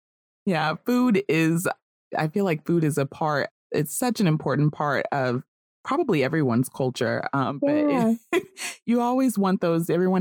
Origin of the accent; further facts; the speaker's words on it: Georgia, United States; also born or lived in Texas; And I'm from Georgia. So, well, Texas technically, but that's military. So it's, again, whole different conversation. But grew up mostly in Georgia where it's normally pretty mild.